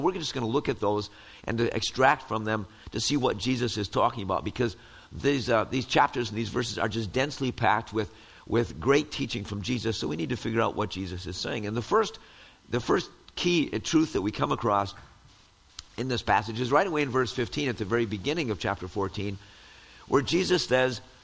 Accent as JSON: {"language": "English", "region": "Wisconsin", "country": "United States", "tie": "born or raised there", "said": "it was a real privilege to be back in my home state of Wisconsin and spend some time with my mom."}